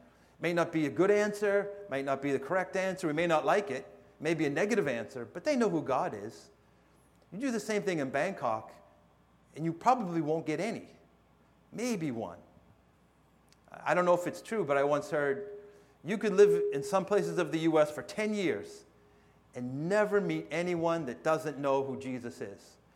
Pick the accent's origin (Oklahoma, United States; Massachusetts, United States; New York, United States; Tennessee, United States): Massachusetts, United States; Pastor mentioned, I grew up in Massachusetts. I'm a New Englander.